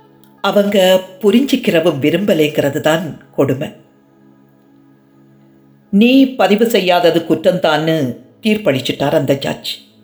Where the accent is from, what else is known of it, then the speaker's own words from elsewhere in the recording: India; born there; நான் இந்தியாவில் பிறந்தவன், பிழைப்புக்காக பிரதேசம் போனவன், இந்திய அரசாங்கத்தின் ஒப்பந்தப்படி தாயகம் திரும்பினவன். நான் அகதி இல்லை